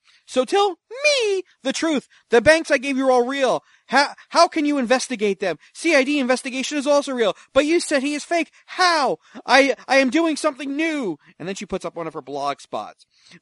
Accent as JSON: {"language": "English", "country": "United States", "said": "I'm an American, and I think I've been very generous with my time and efforts on your behalf."}